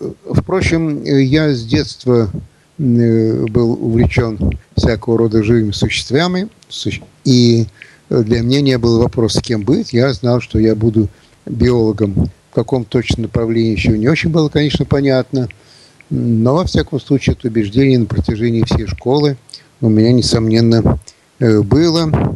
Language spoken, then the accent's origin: Russian; Russia; born there; коль скоро я родился в России, в православной стране, то, наверное, мне и надо идти в православную церковь.